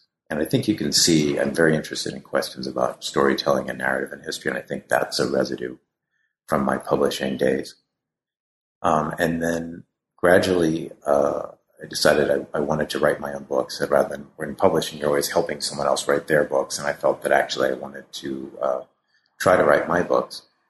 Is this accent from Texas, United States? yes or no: no; Massachusetts, United States; I grew up mainly in Massachusetts, and when I tell people that I grew up mainly in Massachusetts